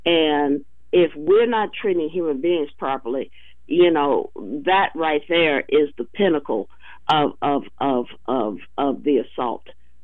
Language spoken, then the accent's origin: English; United States; But I mean, I'm an American right now, and I'm scared of to be in my own country